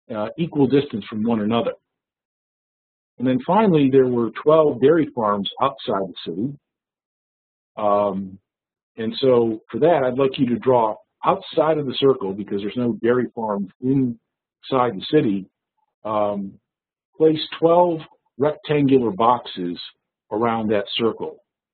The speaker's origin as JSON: {"language": "English", "town": "Geneva", "region": "New York", "country": "United States", "tie": "born or raised there", "said": "I grew up in Geneva, New York."}